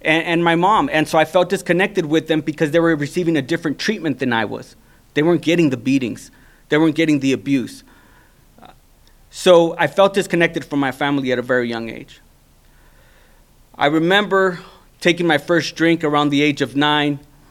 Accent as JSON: {"language": "English", "region": "Sinaloa", "country": "Mexico", "said": "My mom's family's from Mexico. We're from Sinaloa, Mexico."}